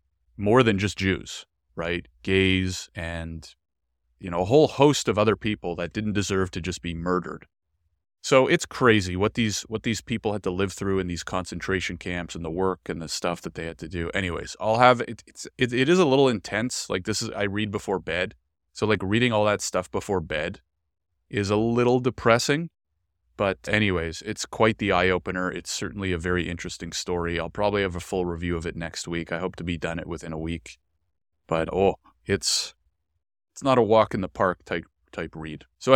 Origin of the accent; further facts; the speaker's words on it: Canada; I am a privileged as can be white man growing up in Canada, have had such a good life. Again, the world's getting a little crazy right now, but I've had such a good life as a Jewish man in Canada.